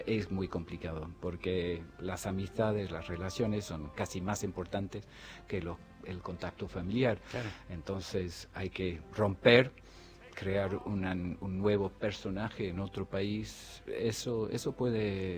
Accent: Ireland; Spanish is a second language; empecé con el italiano, el francés y el irlandés también, claro, que es nuestro primer idioma, el gaélico

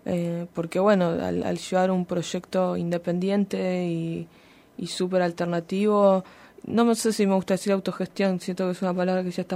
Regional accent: Buenos Aires, Argentina; yo soy de Buenos Aires, mi papá nació en Santa Rosa de La Pampa

